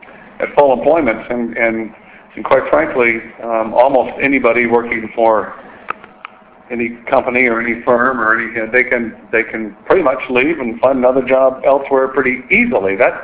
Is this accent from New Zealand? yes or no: no; United States; I'm an American. I'm an American taxpayer.